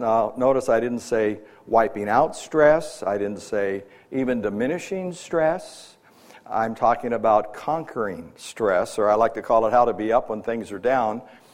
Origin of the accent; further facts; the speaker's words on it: San Diego, California, United States; other than I'm from San Diego, California.